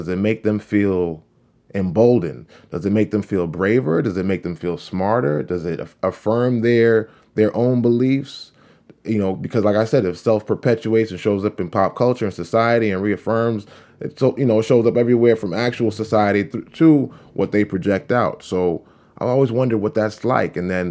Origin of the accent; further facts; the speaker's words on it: Boston, Massachusetts, United States; a black man of Latino descent, born and raised in Roxbury, 43 years of age.